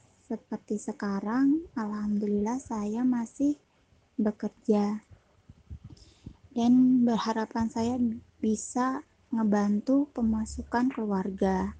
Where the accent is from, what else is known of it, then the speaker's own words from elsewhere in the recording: Boyolali, Central Java, Indonesia; Saya dari Boyolali